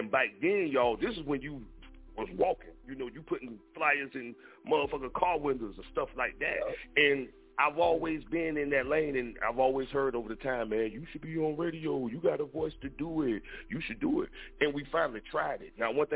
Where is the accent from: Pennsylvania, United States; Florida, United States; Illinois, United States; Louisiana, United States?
Florida, United States; Jacksonville; And for anybody who don't know me, I'm from Jacksonville, Florida. A lot of us call that Duval County. You know, so I grew up with a lot of artists.